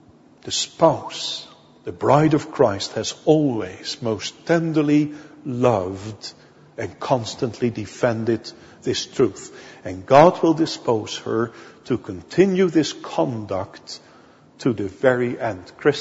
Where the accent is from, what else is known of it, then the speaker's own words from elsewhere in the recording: Veenendaal, Utrecht, Netherlands; And I said, no, I'm not from Dort. I'm from Veenendaal.